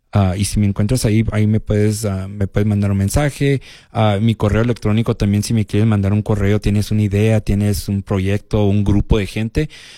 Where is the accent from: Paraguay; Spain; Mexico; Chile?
Mexico; ya saben que nosotros como mexicanos llegamos mucha gente en un carro